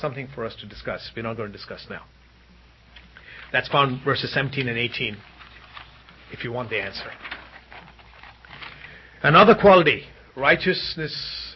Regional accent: India; And of course, growing up in India, it's always, this was a quote time and again from any nominal priest who administered a marriage.

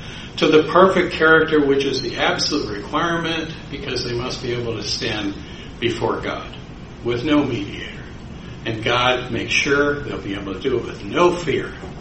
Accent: Illinois, United States; I said, well, I'm from Illinois. You know, 50 degrees is a balmy day for us.

